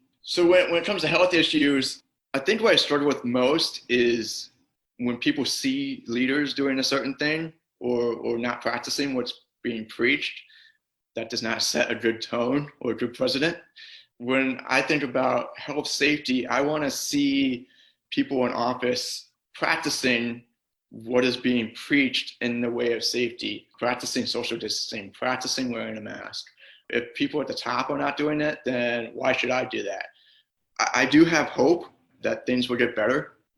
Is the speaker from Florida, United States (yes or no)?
yes; Florida, United States